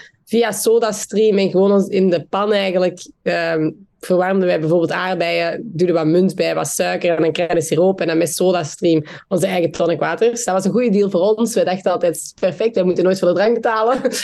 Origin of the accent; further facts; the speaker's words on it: Antwerp, Flanders, Belgium; Ja, wij zijn origineel van Nederland, vandaar … maar eigenlijk altijd in België opgegroeid, zoals je ook kunt horen. En wij in het huis waar wij in Antwerpen zijn opgegroeid